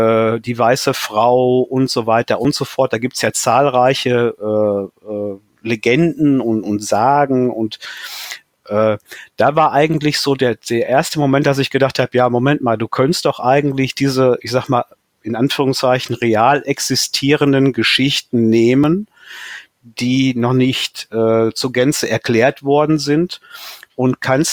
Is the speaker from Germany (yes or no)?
yes; Germany; Ja, das ist Deutschland und meine Heimat